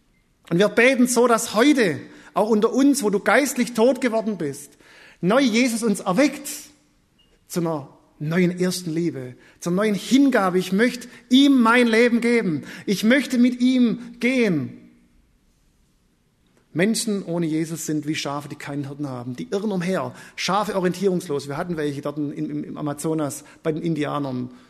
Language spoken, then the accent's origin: German; Deckenpfronn, Baden-Württemberg, Germany; Ich freue mich, dass wir in Deckenfrohn, wo ich herkomme, einen Gebetskreis haben.